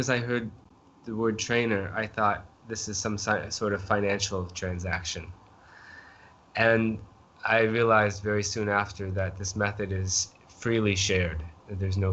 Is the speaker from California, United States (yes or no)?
no; Maine, United States; I had to introduce myself. I said, I'm from Maine.